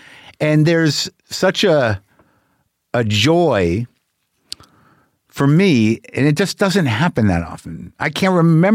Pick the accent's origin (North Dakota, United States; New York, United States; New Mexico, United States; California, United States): New Mexico, United States; When we grew up in New Mexico, we'd meet my grandparents in Vegas.